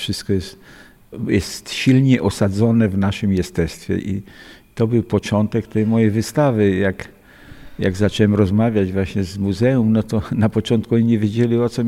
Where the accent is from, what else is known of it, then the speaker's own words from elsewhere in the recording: Chrzanów, Lesser Poland, Poland; born there; ja się urodziłem w Chrzczanowie, czyli to jest niesamowite miejsce, bo to jest jedno z najstarszych takich osad tutaj.